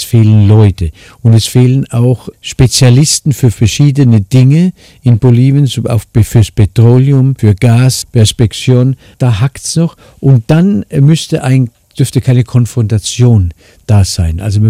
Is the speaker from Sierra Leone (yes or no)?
no; Germany; moved away as an adult; Es hat so viele Vorteile, Deutschland. Es ist mein Heimatland. Aber dort ist die Gewohnheit 40 Jahre. Würde ich sagen, hier ist mein Heimatland und dort ist meine, was sagt, zweite Heimat, Adoptivheimat.